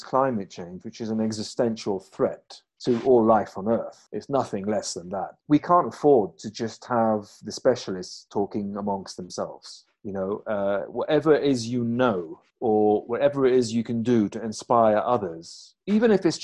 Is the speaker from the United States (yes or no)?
no; Pakistan; born there; also born or lived in India / Oman / Syria; I was born in Pakistan, and I've lived in India, I've lived in Oman, I've lived in, countries like that, Syria even. I used to live in Aleppo